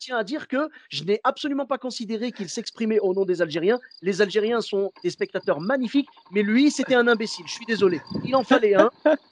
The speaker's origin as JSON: {"language": "French", "country": "Morocco", "said": "Moi, je suis marocain."}